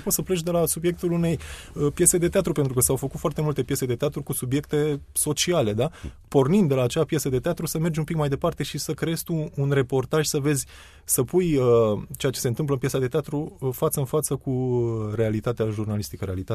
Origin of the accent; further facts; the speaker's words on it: Ploiești, Prahova, Romania; eu m-am născut la Ploiești, sunt de aici, sunt muntean. Din zona asta.